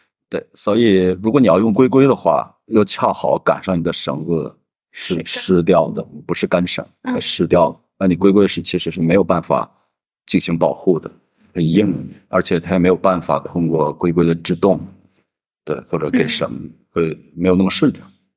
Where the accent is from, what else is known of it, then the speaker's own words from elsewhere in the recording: Inner Mongolia, China; 嗯，因为大家都知道我是一个内蒙古人嘛。